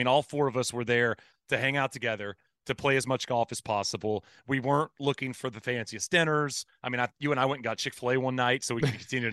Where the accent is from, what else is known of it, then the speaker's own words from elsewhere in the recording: Texas, United States; because I grew up in Texas, and Texas is not considered the South, which is really weird.